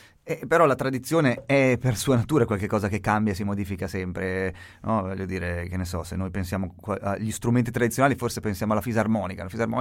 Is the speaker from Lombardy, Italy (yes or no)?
no; Massa, Tuscany, Italy; born there; è proprio un brano delle nostre parti anarchiste, nel senso, io sono nato a Massa.